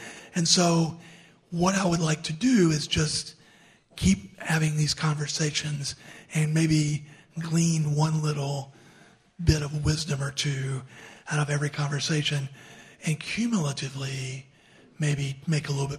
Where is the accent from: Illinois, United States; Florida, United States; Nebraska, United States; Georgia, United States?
Georgia, United States; First of all, Mike, I grew up in Georgia.